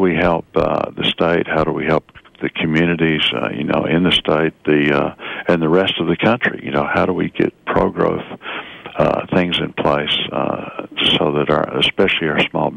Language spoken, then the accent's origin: English; Fort Smith, Arkansas, United States; Even though it's over in western Arkansas, I grew up in Fort Smith